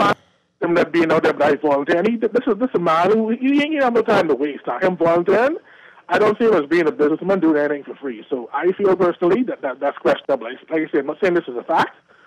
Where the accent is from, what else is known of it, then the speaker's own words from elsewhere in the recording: United States; You just mentioned how Americans, when they're in any situation, I'm American, they got that country backing them, right?